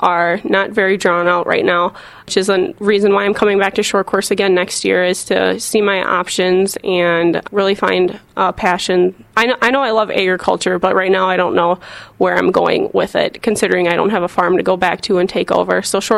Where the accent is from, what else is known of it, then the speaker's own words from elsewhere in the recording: Jefferson, Wisconsin, United States; I'm from Jefferson, Wisconsin. My family owns an auction company, and a few of my uncles are dairy farmers, so I grew up working on the farm